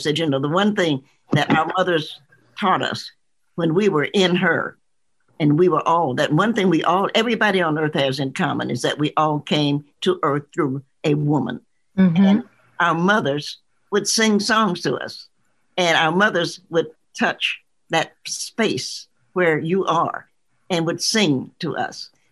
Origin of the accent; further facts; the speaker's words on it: the South, United States; I'm a Southerner. So I like to cook.